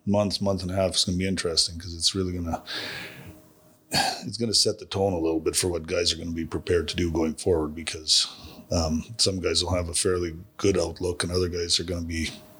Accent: Manitoba, Canada; growing up in Manitoba

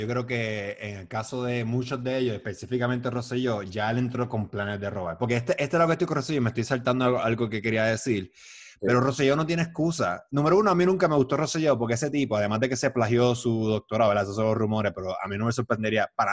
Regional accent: Puerto Rico; es una mirada de que nosotros como puertorriqueños estamos corrompidos.

